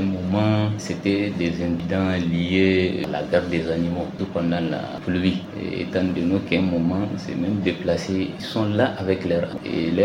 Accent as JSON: {"language": "French", "country": "Niger", "said": "Et en tant que Nigérien, moi, je pense que partout où nous sommes, dans le territoire nigérien, il faut qu'on se sente qu'on est chez nous."}